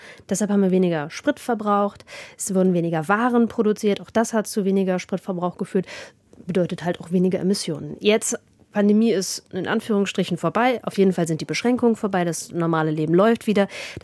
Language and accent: German; Northern Germany, Germany; Ich komme ja aus Norddeutschland, bei uns ist zwischen den Weiden immer ein Graben